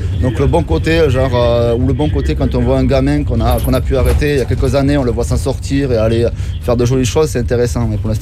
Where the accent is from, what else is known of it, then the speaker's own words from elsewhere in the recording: Millau, Occitanie, France; Je suis originaire de l'Aveyron, de Millau.